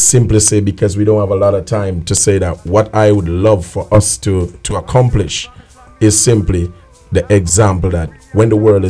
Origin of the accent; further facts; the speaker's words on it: Kingston, Jamaica; Well, I'm from Kingston, Jamaica, as you heard earlier